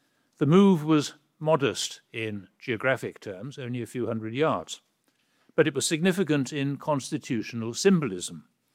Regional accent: Wales, United Kingdom; I'm a Welshman by the way

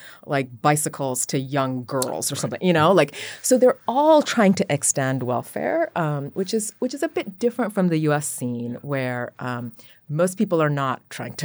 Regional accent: West Bengal, India; including in my home state of West Bengal

